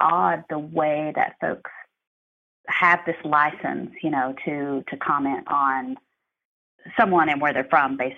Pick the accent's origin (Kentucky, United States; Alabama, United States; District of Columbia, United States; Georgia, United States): Kentucky, United States; And when I told him I was from Kentucky, he just launched into singing